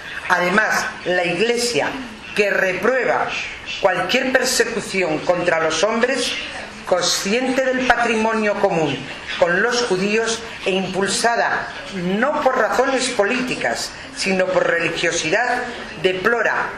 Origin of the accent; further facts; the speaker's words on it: Madrid, Community of Madrid, Spain; me sentiré muy orgullosa como madrileña que soy